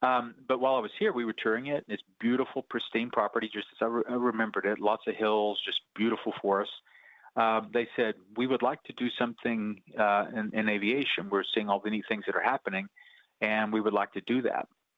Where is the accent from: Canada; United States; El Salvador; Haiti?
United States; actually grew up in the reservation, so both sides of my family go back multiple generations, and you know, I grew up immersed in Choctaw culture.